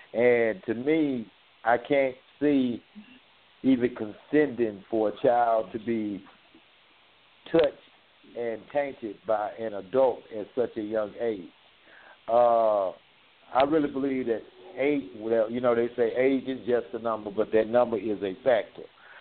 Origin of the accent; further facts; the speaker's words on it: Utica, Mississippi, United States; also born or lived in Chicago; I came up in the country. A little town called Utica on the other side of Jackson.